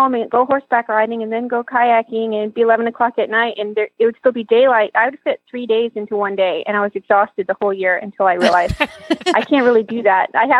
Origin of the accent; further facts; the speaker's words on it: Vermont, United States; And, well, I grew up in Vermont. So, you know, it's not terribly different.